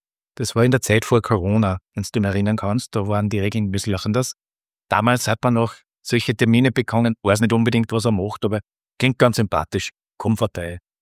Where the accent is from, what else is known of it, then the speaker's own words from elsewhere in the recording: Upper Austria, Austria; Weil ich habe ja nie in Oberösterreich gearbeitet. Das ist meine Heimat, da ist mein Haus, alles hier.